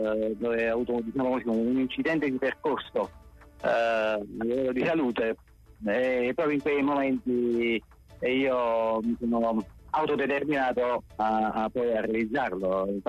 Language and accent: Italian; Monte di Procida, Campania, Italy; Io sono di Monte di Procida, mi considero comunque un cittadino flegreo, quindi è un progetto che proviene dall'amore che provo per questa terra